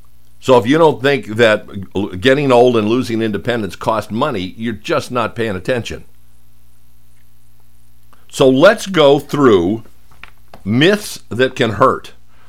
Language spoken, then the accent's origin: English; Phoenix, Arizona, United States; How many of you remember walking 18 holes carrying your clubs growing up in Phoenix when it was 105 degrees?